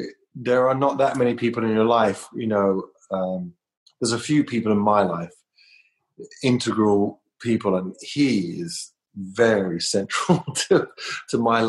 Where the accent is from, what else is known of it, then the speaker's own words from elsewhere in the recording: London, United Kingdom; I came from London.